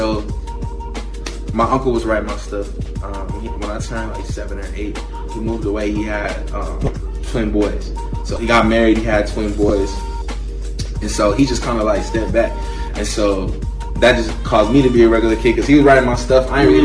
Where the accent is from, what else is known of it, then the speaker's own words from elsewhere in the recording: Bristol, Virginia, United States; also born or lived in Marion; So Marion is like the closest hospital to Chihuahua. So I was born there, but I'm born and raised here in Bristol.